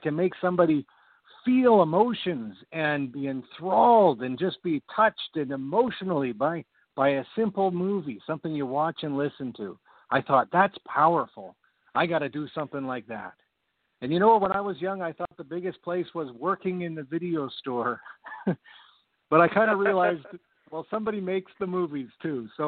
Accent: Canada; I'm from Canada? I'm up in Vancouver, BC, which is in Canada, just over the border there.

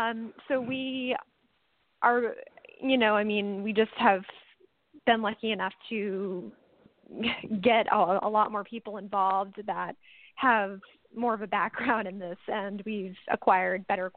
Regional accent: Maine, United States; we investigate in our home state of Maine. We were all born and raised in Maine

